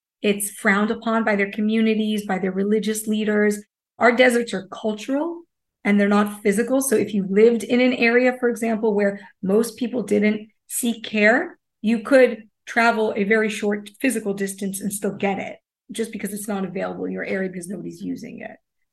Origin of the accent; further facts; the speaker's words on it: United States; Growing up in the United States and comparing it to what I see here, you can't really compare.